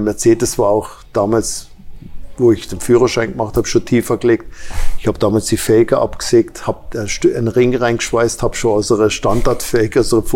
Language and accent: German; Baden-Württemberg, Germany; weil da, wo ich herkomme, gibt es keine amerikanischen Autos.